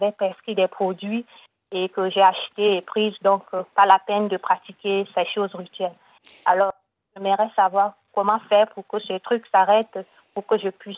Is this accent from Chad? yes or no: yes; Chad; car ici, chez nous, au Tchad, la plupart des femmes